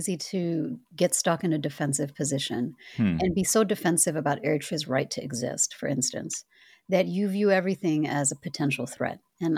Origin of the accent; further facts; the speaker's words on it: Minnesota, United States; also born or lived in Louisiana / Seattle / New York / Boston; So when I grew up in Minnesota, I moved there at 9. I went all the way through college.